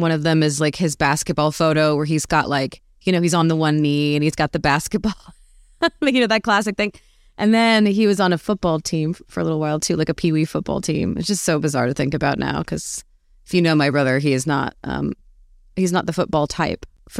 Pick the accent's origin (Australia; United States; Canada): United States; Arizona; Hot. Predictably, probably. I actually was quite an indoor kid.